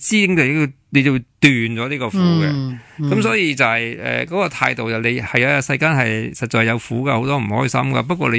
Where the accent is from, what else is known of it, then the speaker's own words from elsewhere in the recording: Hong Kong; 我哋香港人就系恭喜发财啊